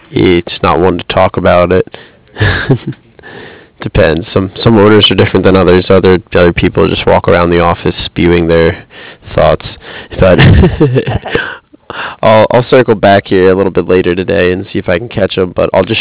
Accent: Cardiff, Wales, United Kingdom; I'm from Cardiff.

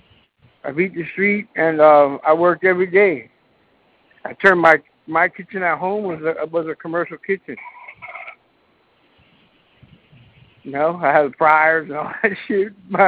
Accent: Miami, Florida, United States; now in Vero Beach, United States; So I'm from Miami originally. So I do what we do at home.

